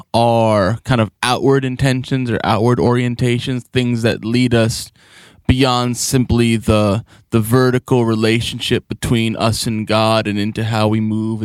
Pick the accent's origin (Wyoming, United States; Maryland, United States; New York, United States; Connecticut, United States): New York, United States; New York City; I live in Ridgewood. It's not the neighborhood I grew up in Queens, but I've been in and around it a long time.